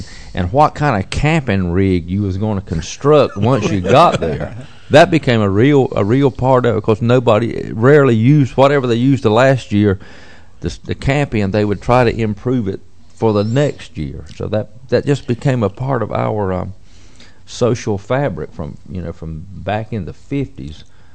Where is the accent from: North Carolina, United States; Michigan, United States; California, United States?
North Carolina, United States; Charlotte; But anyway, my hometown, Charlotte, North Carolina, is about 100 miles from Darlington.